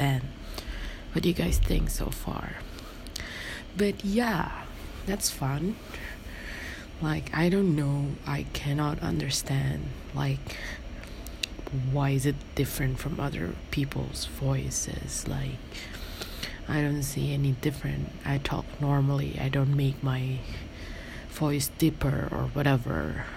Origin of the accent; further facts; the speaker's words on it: Indonesia; English is a second language; Everyone gets asking me whether I went to like international school or not, because I don't speak like most Indonesians speak